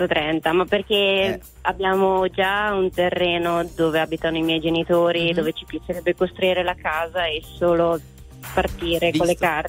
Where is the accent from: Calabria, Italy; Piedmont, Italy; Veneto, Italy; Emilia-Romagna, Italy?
Veneto, Italy; Caldiero; Io sono di Caldiero, in un paesino di Verona.